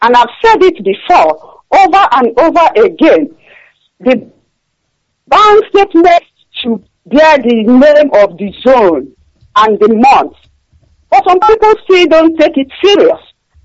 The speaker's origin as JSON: {"language": "English", "town": "Arochukwu", "region": "Abia", "country": "Nigeria", "moved": "yes", "lives_now": "Germany", "said": "I'm from Achara Ihe Chiowa in Arochukwu, but I reside in Germany."}